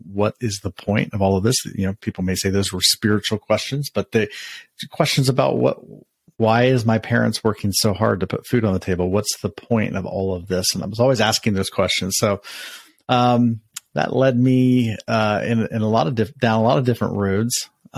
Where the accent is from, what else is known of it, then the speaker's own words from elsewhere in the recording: Columbus, Ohio, United States; Was born and raised in Columbus, Ohio.